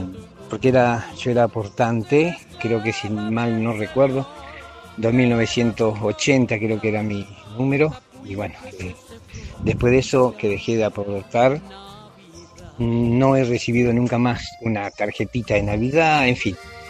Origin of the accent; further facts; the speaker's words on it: San Nicolás, Buenos Aires Province, Argentina; soy de acá de San Nicolás.